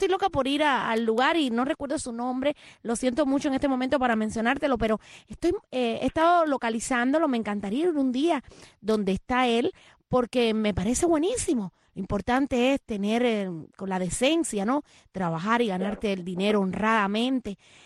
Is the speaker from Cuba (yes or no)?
yes; Cuba; now in Miami, United States; yo siendo una guajirita de allá, de mi pueblo, Boyomanso, y bueno, llegar aquí a Miami